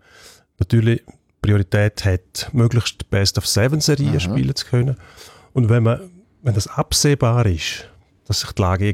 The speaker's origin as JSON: {"language": "German", "country": "Switzerland", "said": "Wir haben ja noch tiefere Ligen bei uns in der Schweiz, wo man ein Spiel kann besuchen kann."}